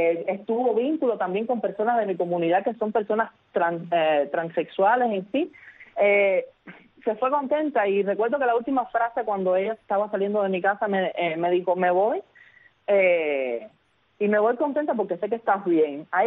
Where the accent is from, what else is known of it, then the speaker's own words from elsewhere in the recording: Cuba; now in Havana, Cuba; vengo de provincia, lo sabes, soy de Sahuala Grande, aunque radique actualmente en La Habana.